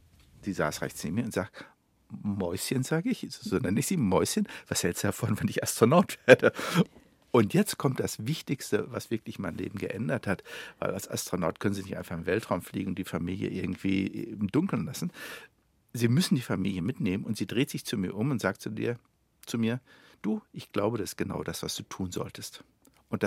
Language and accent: German; Germany; Aber es waren Amerikaner und Russen. Ich war Deutscher. Mir war klar, dass wir es denn nie können.